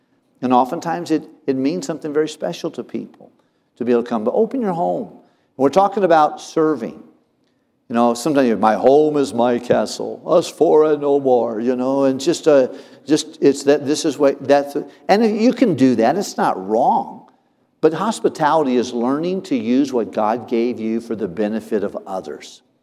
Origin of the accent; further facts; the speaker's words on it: Tennessee, United States; And I'm from Tennessee. But in the Tennessee culture, it's a little bit more, y'all come over.